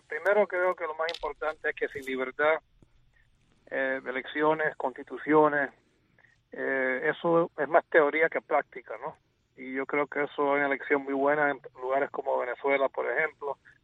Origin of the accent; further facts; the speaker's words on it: United States; Yo soy americano